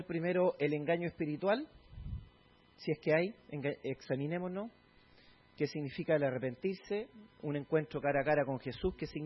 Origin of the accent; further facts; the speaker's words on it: Chile; en mi país también hay de estos porque estos son los que se dedican a la, por ejemplo, a la minería del cobre, que allá en Chile tenemos una mina que Chuquicamata